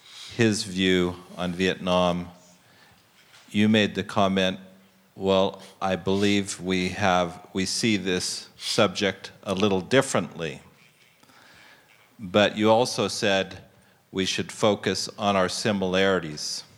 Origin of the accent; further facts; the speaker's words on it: United States; from the United States.